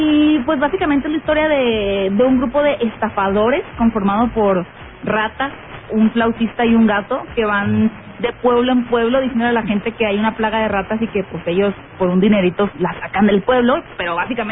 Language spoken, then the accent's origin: Spanish; Hermosillo, Sonora, Mexico; Fíjate que no hubo una cuestión de acento, a pesar de que pues yo soy norteña de Hermosillo